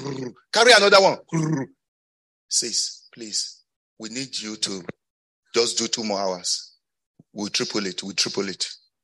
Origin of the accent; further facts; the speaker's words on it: Ondo, Nigeria; You say, I can't keep myself. I'm from Ondo Kingdom.